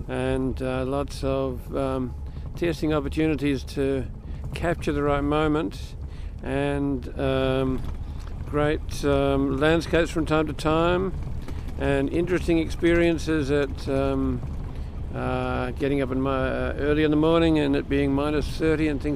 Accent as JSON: {"language": "English", "country": "New Zealand", "lives_now": "Australia", "said": "I'm from New Zealand, but I live in Australia."}